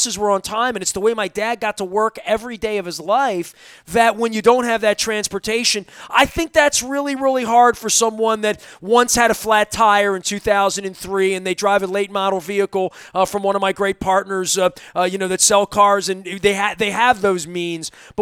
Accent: Baltimore, Maryland, United States; I grew up in East Baltimore. My dad never had a car.

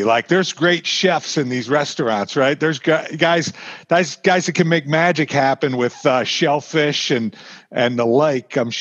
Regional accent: Whitehall, Maryland, United States; I was 10 in 87 and I grew up in Whitehall, which is up 83.

